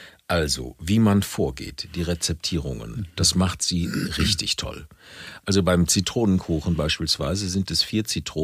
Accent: Berlin, Germany; also was wir als Berliner kennen

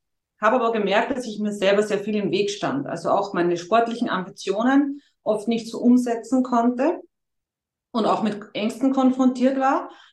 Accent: Austria; weil bei uns in Österreich jetzt das Angebot für mich persönlich nicht da war

